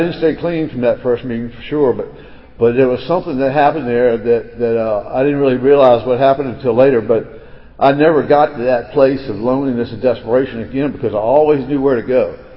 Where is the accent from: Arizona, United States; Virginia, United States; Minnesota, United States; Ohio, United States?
Virginia, United States; I'm from the New Dominion area, which is outside of Richmond, Virginia. I'm part of the Central Atlantic region.